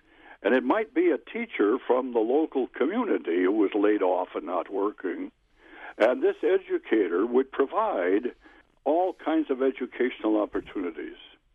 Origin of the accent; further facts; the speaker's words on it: Wild Rose, Wisconsin, United States; And I'm from Wild Rose, central Wisconsin.